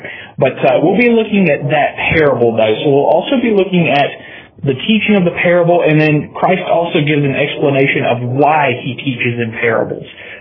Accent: Grand Bay, Alabama, United States; So it's always a pleasure to come down there and preach the word to the saints in Grand Bay in my hometown.

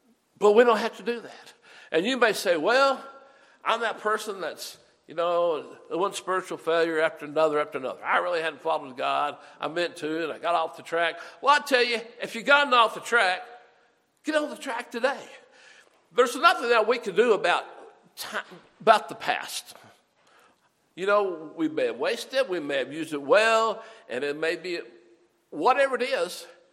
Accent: Memphis, Tennessee, United States; when I grew up in Memphis, and some of y'all went to SFA and Nacogdoches

